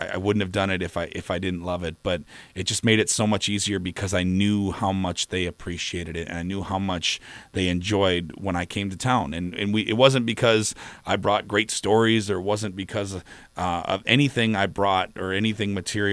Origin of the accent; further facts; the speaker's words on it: Midwest, United States; even though I'm from the Midwest, I grew up in a small town, and I struggle a little bit with, you know, I'm not from Texas. I'm not from the South. I didn't grow up on a farm.